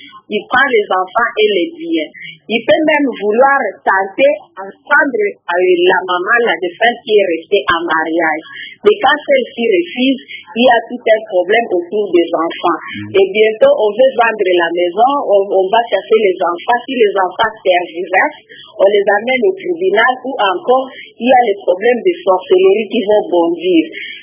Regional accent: Bandundu, DR Congo; chez nous au Bandundu, dans la sous-région du Kulu

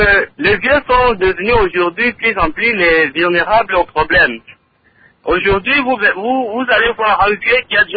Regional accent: Lubumbashi, Haut-Katanga, DR Congo; comme chez nous à Lubumbashi, on commence à appeler les gens là comme les baloges

